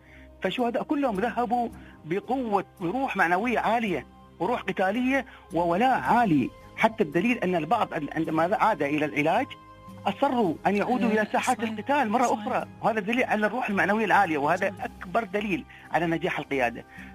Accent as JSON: {"language": "Arabic", "country": "United Arab Emirates", "said": "وكلنا لك يا بلادي الإمارات"}